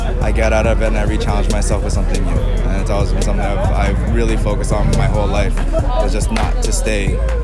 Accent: Toronto, Ontario, Canada; moved away as an adult; now in Los Angeles, United States; I come from Toronto, born and raised. Moved to LA in 2013, and I've been out there ever since.

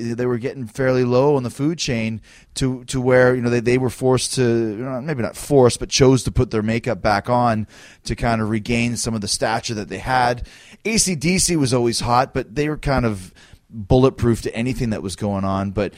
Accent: Canada; I'm from Canada, so I say

